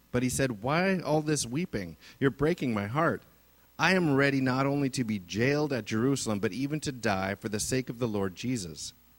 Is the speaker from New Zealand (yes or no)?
no; Canada; Not many of us who are born and raised in Canada have faced persecution solely for our beliefs.